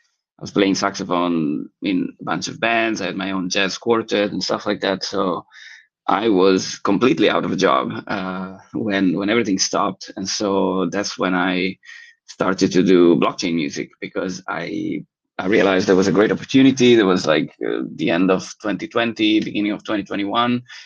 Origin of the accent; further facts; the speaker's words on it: Italy; I'm from Italy and I play saxophone